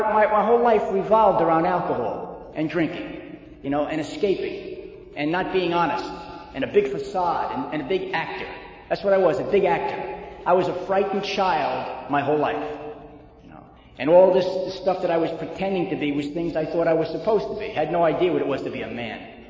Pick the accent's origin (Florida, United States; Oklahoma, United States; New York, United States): New York, United States; Queens; born there